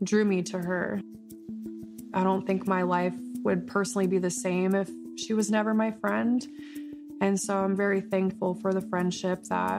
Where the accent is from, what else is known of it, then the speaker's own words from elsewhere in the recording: Okinawa, Japan; Anna and I grew up together in Okinawa.